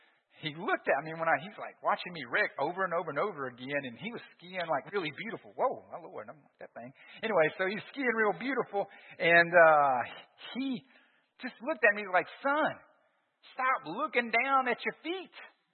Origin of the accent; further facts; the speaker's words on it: Louisiana, United States; I'm from South Louisiana. Ain't nobody wear skis.